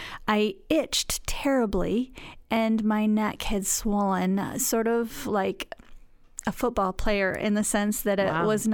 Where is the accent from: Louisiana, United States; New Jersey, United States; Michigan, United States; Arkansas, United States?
Michigan, United States; Mason; I grew up in Mason, Michigan, and I am currently serving Christ and my community here at Mason First Church of the Nazarene.